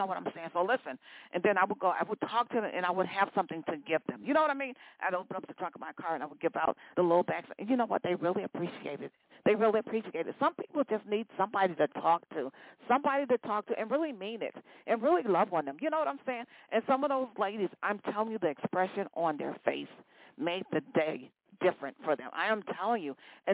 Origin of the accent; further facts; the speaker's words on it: Chicago, Illinois, United States; I remember when I was growing up on West Side of Chicago, I grew up on West Side of Chicago